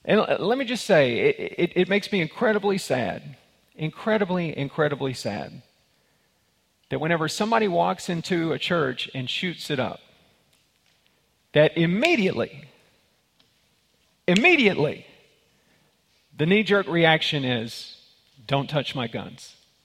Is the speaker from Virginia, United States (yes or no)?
no; Texas, United States; Born and raised in Texas, it just kind of, you know, whatever.